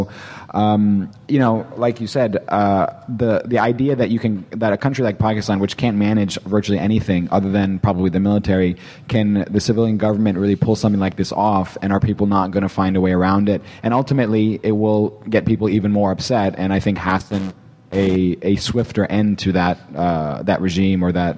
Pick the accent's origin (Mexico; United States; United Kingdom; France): United States; born there; I'm actually from Pakistan. My parents are from there. I was born in the U.S., but we go back a lot.